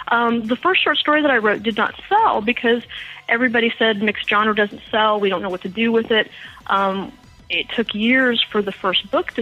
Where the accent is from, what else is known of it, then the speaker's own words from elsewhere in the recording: Sims, Indiana, United States; I was raised in Sims, Indiana, which is a town so small in northern Indiana that the one of the major papers called it a hamlet because they couldn't find it on a map.